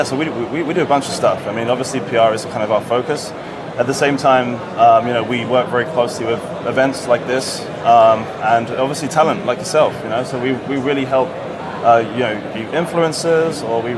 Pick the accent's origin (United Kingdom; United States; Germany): United Kingdom; England; So obviously myself, I'm half English, half Turkish.